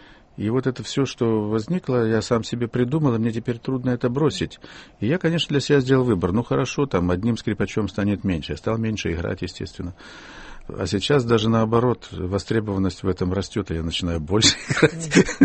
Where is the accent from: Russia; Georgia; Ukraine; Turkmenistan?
Ukraine; moved away as an adult; я из провинции приехал, я вырос, родился на Украине, уже поступал в Москву, в ВУЗ поступал, а училище и школу заканчивал там.